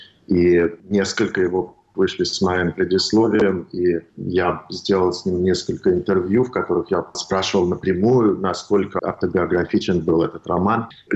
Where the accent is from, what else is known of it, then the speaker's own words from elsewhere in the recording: Russia; now in United States; Но это главная причина, почему я уехал из России.